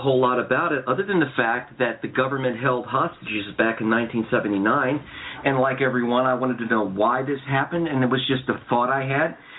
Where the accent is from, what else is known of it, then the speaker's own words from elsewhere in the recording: United States; I try to break down the stereotypes and let them know that I'm an American that cares about Iranians.